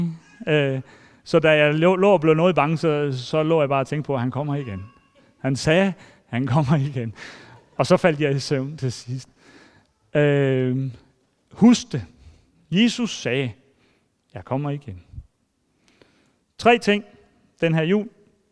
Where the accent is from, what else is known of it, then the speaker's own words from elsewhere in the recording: Region of Southern Denmark, Denmark; hjemme på gården i Sønderjylland, hvor jeg er fra